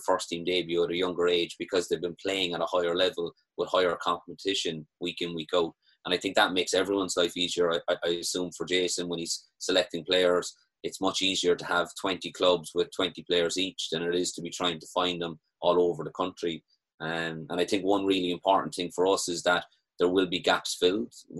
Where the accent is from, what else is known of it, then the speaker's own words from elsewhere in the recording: Bandon, Munster, Ireland; Conor's obviously from my hometown, Bandon, and would have played with our club and would be very close with my younger brother.